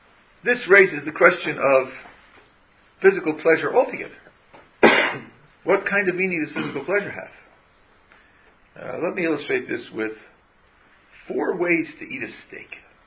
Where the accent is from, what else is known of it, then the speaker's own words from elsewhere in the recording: California, United States; I'm from California. So, before I eat the apple, I think to myself, where did this apple come from?